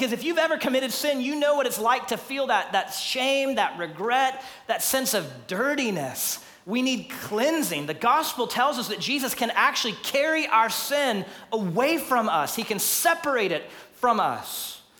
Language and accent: English; Texas, United States; I grew up in Texas, so the only thing I really knew of hunting was sitting in a deer stand and waiting for Bambi to just innocently wander in front of you.